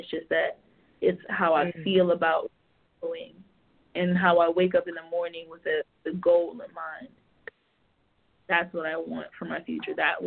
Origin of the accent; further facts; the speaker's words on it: Miami, Florida, United States; You're from Florida, Florida. I'm from Miami. City girls.